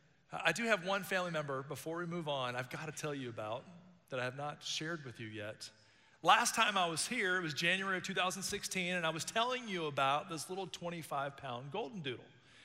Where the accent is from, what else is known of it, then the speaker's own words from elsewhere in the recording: Miami, Florida, United States; now in Tennessee, United States; I have a farm. I literally moved from Miami. I'm from Miami to the farm.